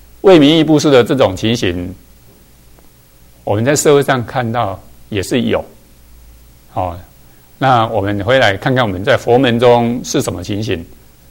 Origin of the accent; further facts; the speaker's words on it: Taiwan; 我们台湾话叫做